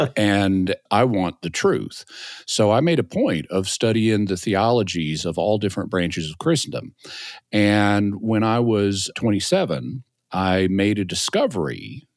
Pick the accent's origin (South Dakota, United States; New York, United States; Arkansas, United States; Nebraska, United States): Arkansas, United States; Fayetteville; also born or lived in Texas; They were both from Texas, and Texas is actually where I was born. But I grew up here in Fayetteville, Arkansas